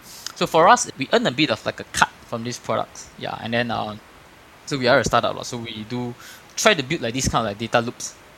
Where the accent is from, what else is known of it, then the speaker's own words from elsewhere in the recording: Singapore; But actually when you think about yourself as a Singaporean, like, you know